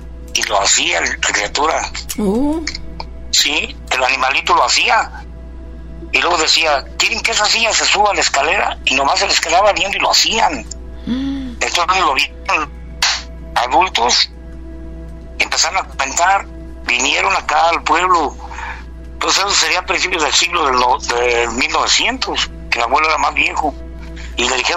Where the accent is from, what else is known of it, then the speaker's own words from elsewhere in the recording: Los Reyes, Michoacán, Mexico; ranchito de aquí de Michoacán. Yo soy de Los Reyes y el rancho se llama San José Apupataro, municipio de Los Reyes.